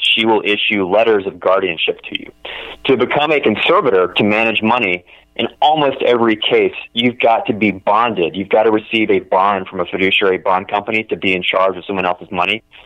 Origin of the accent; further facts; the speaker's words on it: Albany, Georgia, United States; It's actually based upon the size of my hometown of Albany, Georgia.